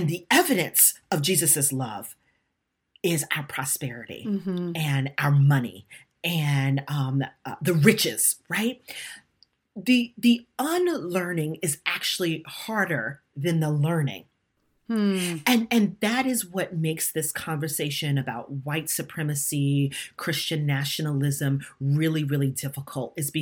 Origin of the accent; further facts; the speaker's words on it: Brooklyn, New York, United States; that little Black girl growing up in Brooklyn, New York, thought, of course I'm a representation of God.